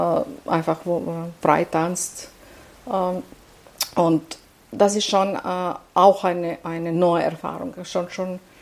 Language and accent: German; Belgrade, Serbia; Ja, ich bin aus Belgrad, ja.